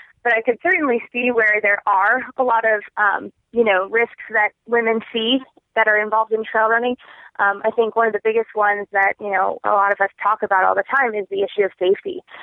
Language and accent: English; New Jersey, United States; Where I grew up in New Jersey, there's this place called Watchung Reservation that has some pretty neat trails.